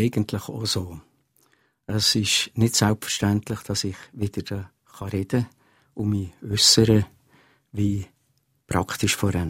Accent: Oberhofen, Bern, Switzerland; Ich bin in der Gegend von Thun aufgewachsen, gebürtiger Oberhofner. Und in Uetendorf in die Schule gegangen.

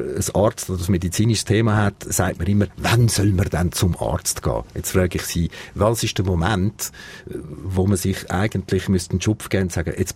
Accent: Switzerland

